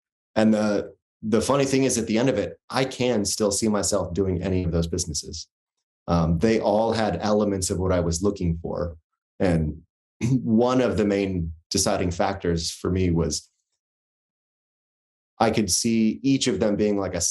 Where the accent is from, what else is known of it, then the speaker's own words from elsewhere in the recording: Vermont, United States; I'm from Vermont. It gets cold.